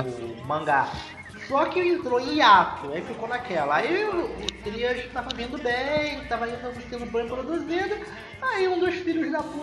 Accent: Rio de Janeiro, Brazil; infelizmente eu sou carioca

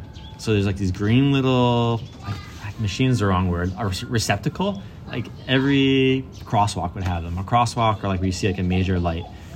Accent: Detroit, Michigan, United States; And I grew up in the Detroit area, you know, which we definitely get nasty, dirty snow.

